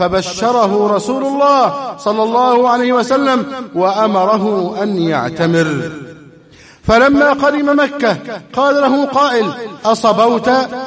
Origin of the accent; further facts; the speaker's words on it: Egypt; اللهم احفظ بلدنا مصر من كل شر وسوء